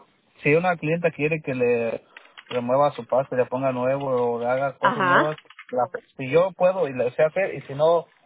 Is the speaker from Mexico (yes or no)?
yes; Michoacán, Mexico; now in United States; Soy de México, pero soy de no sé si has yo de Michoacán.